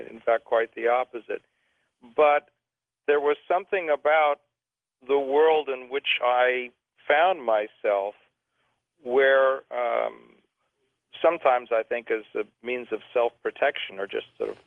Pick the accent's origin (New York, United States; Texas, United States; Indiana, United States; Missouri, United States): New York, United States; And we lived on the on Manhattan. I was born on Manhattan. I was a native